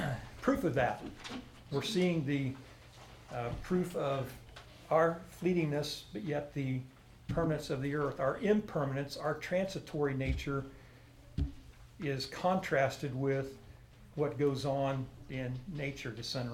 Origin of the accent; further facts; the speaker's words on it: Kansas, United States; Now, we're from Kansas, land of the south wind, so we know this, right?